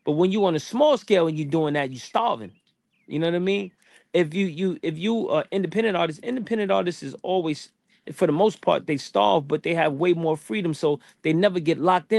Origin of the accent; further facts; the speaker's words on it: East Coast, United States; I'm from the East Coast.